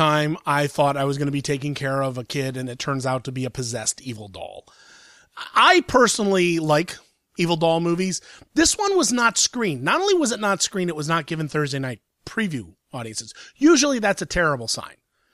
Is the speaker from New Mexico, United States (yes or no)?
no; Ohio, United States; I'm from Ohio.